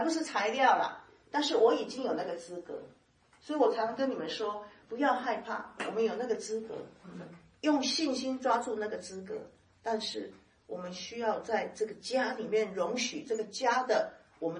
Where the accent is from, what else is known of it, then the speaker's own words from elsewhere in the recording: Taiwan; 就像好像我们台湾话叫复健哈